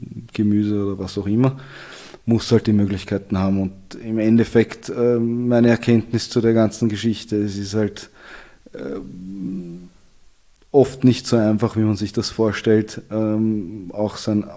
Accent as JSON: {"language": "German", "region": "Vienna", "country": "Austria", "tie": "born or raised there", "said": "Ich bin in Wien aufgewachsen."}